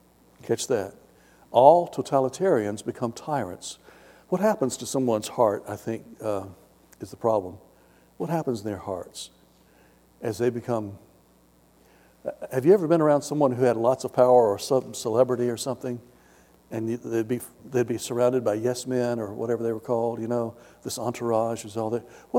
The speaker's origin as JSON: {"language": "English", "region": "Tennessee", "country": "United States", "tie": "born or raised there", "said": "growing up in Tennessee, I can tell you that there were some people that knew … back in the days of Sun Records, okay?"}